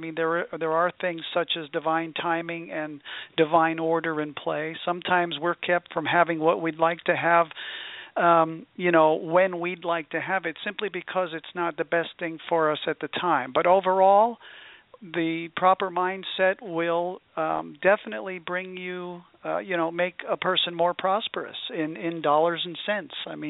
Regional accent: New Jersey, United States; moved away as an adult; now in California, United States; I came to California from New Jersey as a young man more than 30 years ago.

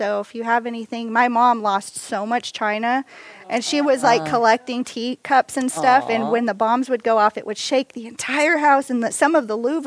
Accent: Honiara, Guadalcanal, Solomon Islands; born there; I was raised in missions. My parents were missionaries. Well, I was born actually on the mission field. So I was born in Honiara, Solomon Islands

